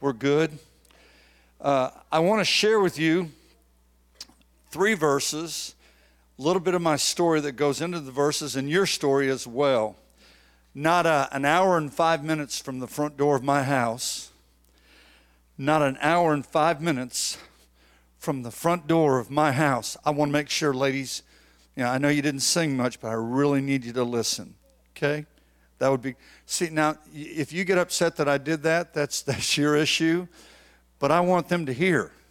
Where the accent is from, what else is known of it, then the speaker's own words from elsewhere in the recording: San Antonio, Texas, United States; I am from San Antonio, Texas, and I'll do a little bit of my story as best as I can.